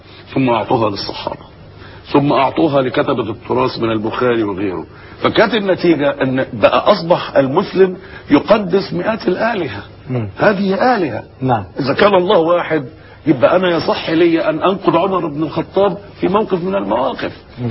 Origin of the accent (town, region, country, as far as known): Egypt